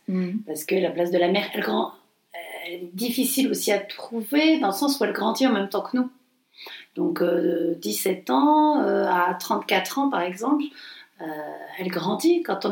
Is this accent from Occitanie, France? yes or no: yes; Montpellier, Occitanie, France; parce qu'on est provincial, on est de Montpellier